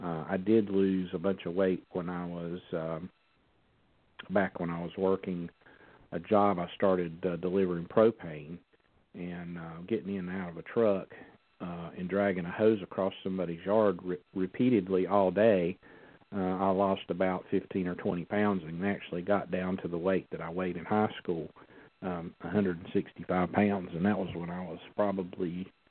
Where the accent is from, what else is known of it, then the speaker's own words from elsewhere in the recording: the South, United States; You know, I'm from the South.